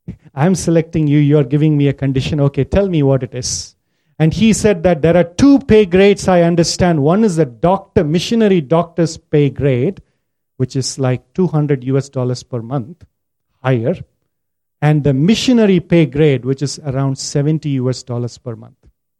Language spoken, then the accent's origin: English; India; Dr. Ashok was a young boy several years ago in my hometown. He studied medicine. In India, if you study medicine, you're one of the top cream of the students from the high school.